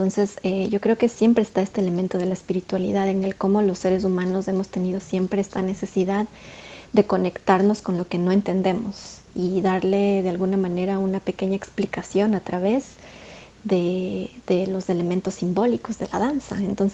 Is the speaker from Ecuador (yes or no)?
yes; Ecuador; yo crecí en Ecuador, en una cultura pues muy diversa